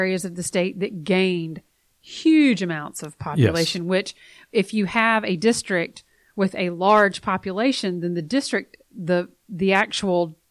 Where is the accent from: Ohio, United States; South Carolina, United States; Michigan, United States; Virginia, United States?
South Carolina, United States; Columbia; Because I grew up in Columbia, and then I went to College of Charleston for undergrad.